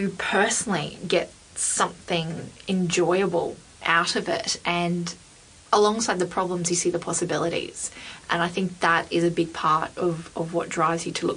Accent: Australia; Which is also connected to watching football as an Australian when you're watching World Cup or any of those sorts of tournaments.

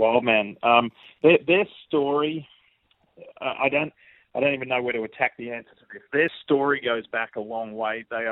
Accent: Australia; accent: Australian; Thankfully, I've never lost my Aussie accent.

